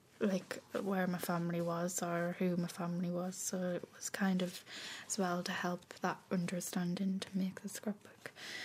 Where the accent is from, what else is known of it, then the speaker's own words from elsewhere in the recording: Carlisle, North West England, United Kingdom; born there; also born or lived in Dublin, Ireland; I live in Carlisle in England, but I'm from Dublin. But I've been there since I was 3 now